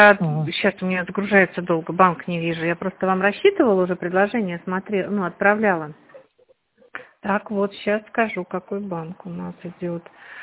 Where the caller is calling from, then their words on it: Tver, Tver Oblast, Russia; Мы в Тверской области, в Твери.